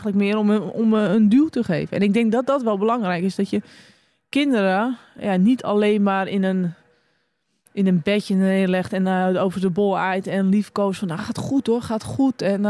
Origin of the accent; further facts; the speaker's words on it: North Holland, Netherlands; Maar ja, ik ben een Zaankanter ook.